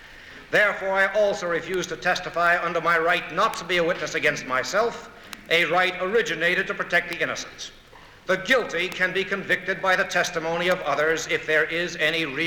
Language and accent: English; New York City, New York, United States; I was educated in the public schools, junior high schools, and high schools in New York City.